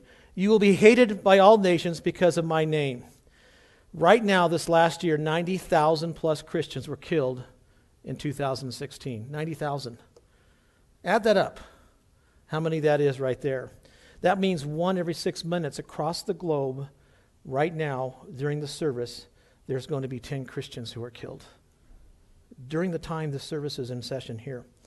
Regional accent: Oregon, United States; 2 years ago in Portland, Oregon, Oregon is where my home state is.

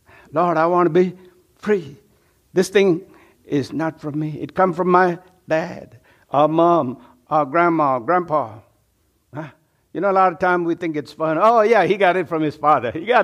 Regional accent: India; I come from India, and they have 333 million gods and goddesses.

